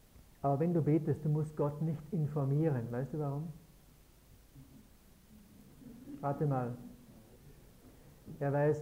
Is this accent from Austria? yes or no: yes; Ramsau, Styria, Austria; Wir sind beide hier geboren. Ich bin im Haus geboren, wo ich wohne. Die Hannelore 10 Minuten daneben in so einem Talbauernhof aufgewachsen. Ich kenne fast alle Leute hier. In der Ramsau kenne ich alle Leute. Da gibt es nur 2000.